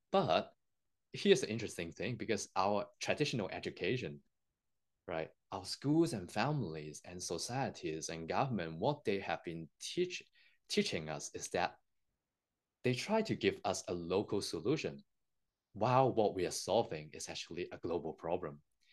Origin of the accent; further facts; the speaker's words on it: Hong Kong; moved away as an adult; when I was born in Hong Kong, I spent the first 19 years of my life not understanding my life at all.